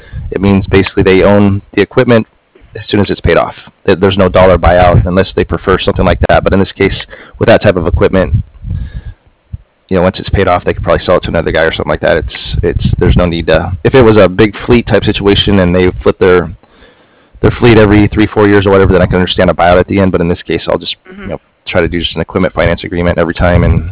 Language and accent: English; Stephenville, Texas, United States; moved away as an adult; Well, I was born in Stephenville, though. That's where I was born at.